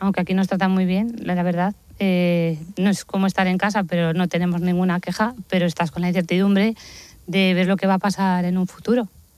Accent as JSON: {"language": "Spanish", "town": "Tabladillo de Somoza", "region": "Castile and León", "country": "Spain", "said": "De Tabladillo de Somoza."}